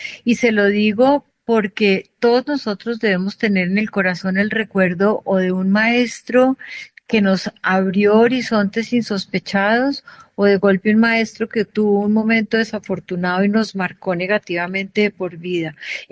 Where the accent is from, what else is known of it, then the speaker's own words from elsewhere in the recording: Colombia; nosotros partimos del reconocimiento de que somos colombianos e hispanohablantes